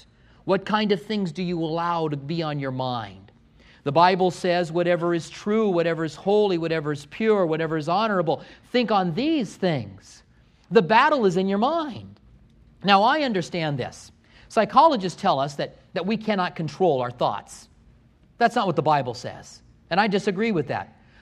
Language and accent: English; Albuquerque, New Mexico, United States; When I grew up in Albuquerque, there was a youth station there